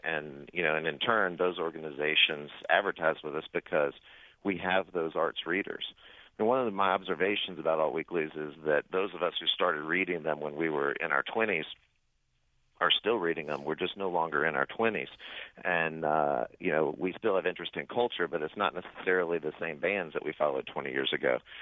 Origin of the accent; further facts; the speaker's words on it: Nashville, Tennessee, United States; the only one that was in decent shape when I got it was the Nashville Scene. And that's, you know, my hometown paper